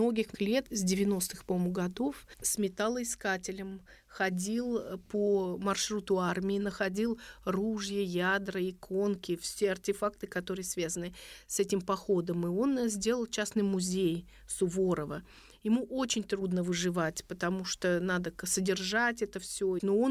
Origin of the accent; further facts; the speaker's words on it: Saint Petersburg, Russia; я занимаюсь Суворовым, я журналист из Петербурга.